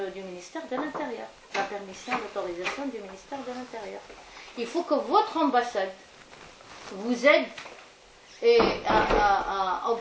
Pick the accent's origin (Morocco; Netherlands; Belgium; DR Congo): Morocco; moi, en tant que Marocaine